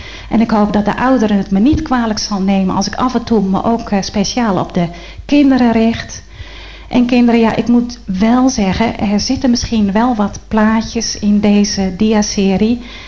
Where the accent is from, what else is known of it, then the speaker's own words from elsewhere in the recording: Werkendam, North Brabant, Netherlands; also born or lived in Nigeria / Indonesia; Ik kom uit Werkendam. Ik heb jarenlang voor de zending gewerkt in Nigeria en later in Indonesië, Irian Jaya.